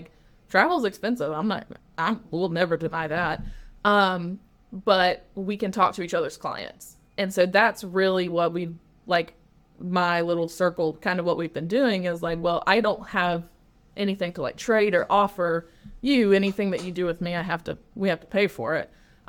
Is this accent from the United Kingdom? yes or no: no; North Carolina, United States; now in Brunswick County, United States; So I moved to Brunswick County 2 years ago. I'm originally from the Johnston County, right outside of Raleigh area in North Carolina.